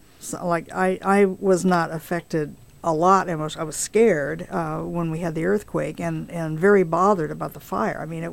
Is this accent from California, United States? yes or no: yes; California, United States; And if I were scared, and I'm a Californian and been through this, I could only imagine how other people felt